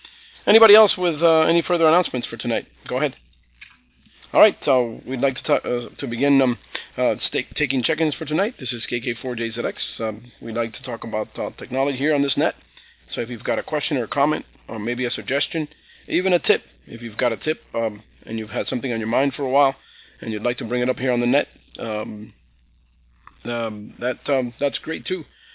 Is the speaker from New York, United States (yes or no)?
no; Miami, Florida, United States; I am from Miami, Florida.